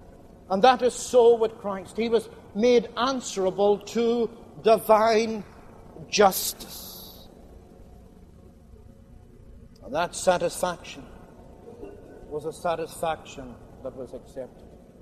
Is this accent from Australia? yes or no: no; Scotland, United Kingdom; as we come from Scotland